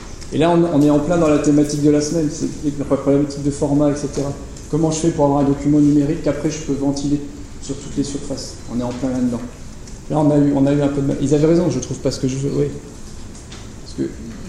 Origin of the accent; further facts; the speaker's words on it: Grand Est, France; Alors, je viens de Lorraine, donc on parle un peu... Enfin, chez moi, on parle un patois allemand.